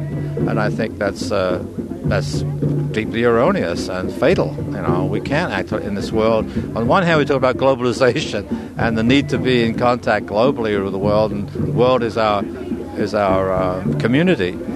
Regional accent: England, United Kingdom; I was a child of war. I was brought up in England, and I was 9 years old in 1939 when the war broke out there.

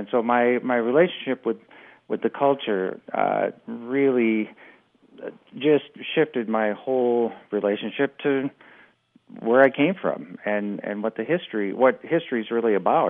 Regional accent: Omaha, Nebraska, United States; And that was really the fact that I grew up in Omaha, Nebraska, and didn't know a thing about the history of the country or the place I grew up in until my late 20s

